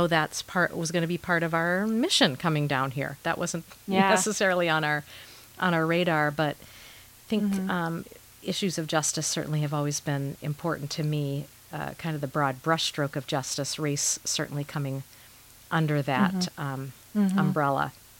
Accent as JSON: {"language": "English", "town": "Chicago", "region": "Illinois", "country": "United States", "said": "And then talking with people and saying, oh, we're from Chicago, and having them like have this look of horror because all they're hearing in the news is the violence."}